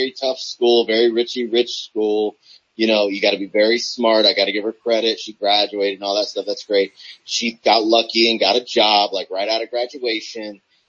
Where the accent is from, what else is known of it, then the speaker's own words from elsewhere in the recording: United States; I was born in America. I'm American.